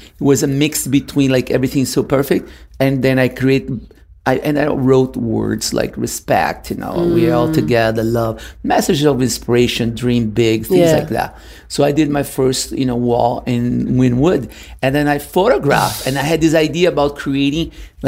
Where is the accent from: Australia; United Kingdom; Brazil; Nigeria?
Brazil; me growing up in Brazil where there was chaos everywhere.